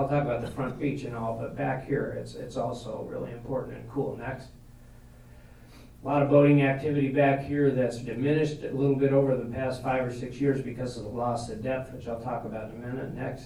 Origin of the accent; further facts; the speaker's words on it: Colorado, United States; I grew up in Colorado, so I literally walked a couple hundred miles of that at some point in my life.